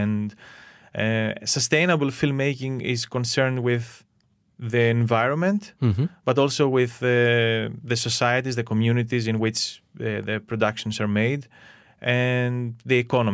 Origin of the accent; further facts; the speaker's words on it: Greece; English is a second language; moved away as an adult; now in London, United Kingdom; I'm coming from Greece. I was born and raised in Greece, and then I moved to UK, where I live now and work in London